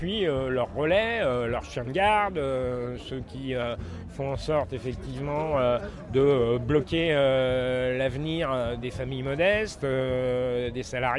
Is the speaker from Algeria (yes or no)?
no; Saint-Étienne-du-Rouvray, Normandy, France; born there; Oui, je suis né à Saint-Étienne.